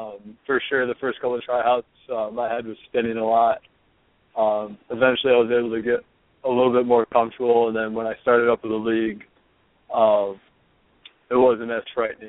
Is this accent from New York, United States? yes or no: yes; Syracuse, New York, United States; I mean, I'm from Syracuse, New York.